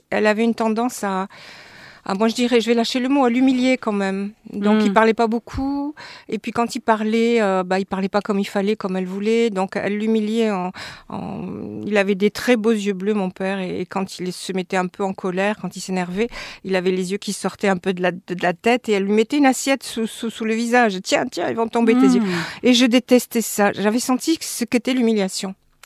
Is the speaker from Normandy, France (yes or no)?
no; Marseille, Provence-Alpes-Côte d'Azur, France; je suis une Corse de Marseille. Je suis née d'un papa qui est né dans le Cap Corse, près de Bastia, à la marine de Méria, et d'une maman qui est née à Ajaccio.